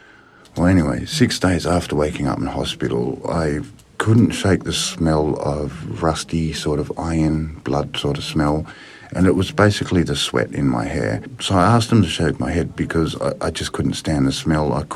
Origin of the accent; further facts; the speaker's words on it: Kalgoorlie, Western Australia, Australia; I grew up in Kalgoorlie with two younger brothers and one sister. When we were 10 years old, we moved to Perth, which was a real big culture shock, moving from a small Kalgoorlie country at the time to a larger city.